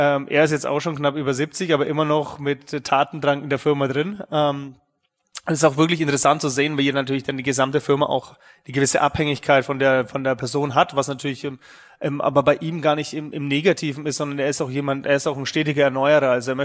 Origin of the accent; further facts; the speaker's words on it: Nuremberg, Bavaria, Germany; moved away as an adult; ich bin 33 Jahre alt, werde 34 diesen Jahr, bin gebürtiger Nürnberger. Man wird es vielleicht auch noch hören in den nächsten 1-2 Stunden, dass man ab und zu rauskommt. In Nürnberg bin ich ehrlich gesagt aufgewachsen